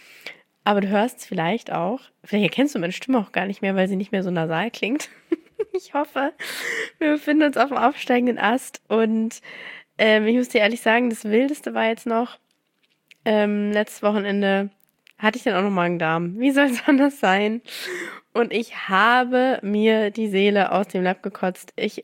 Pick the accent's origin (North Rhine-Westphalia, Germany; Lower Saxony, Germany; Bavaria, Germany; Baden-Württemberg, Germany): Baden-Württemberg, Germany; Mannheim; In Mannheim, wo ich herkomme, in die Toskana Deutschlands, da ist einfach so gefühlt schon 20 Grad.